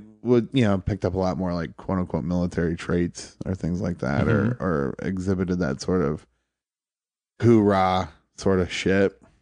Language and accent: English; Toledo, Ohio, United States; I grew up in Toledo.